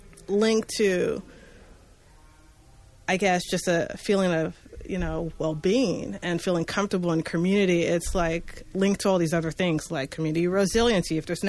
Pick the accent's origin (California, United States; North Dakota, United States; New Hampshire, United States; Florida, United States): California, United States; now in Portland, United States; And I grew up mostly in the Bay and then lived in Southern California before moving to Portland.